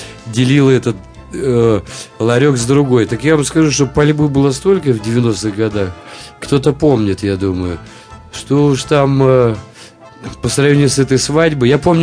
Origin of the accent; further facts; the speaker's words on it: Nalchik, Kabardino-Balkaria, Russia; also born or lived in Kolyma; Я родился на Колыме, жил там в Нальчике, на Кавказе, мое детство.